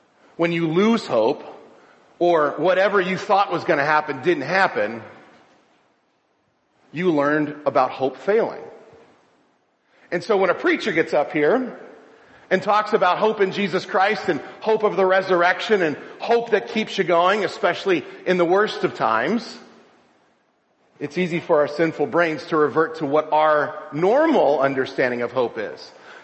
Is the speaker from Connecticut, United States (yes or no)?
no; Miami, Florida, United States; So I grew up in South Florida, in Miami, and I was a big fan of football.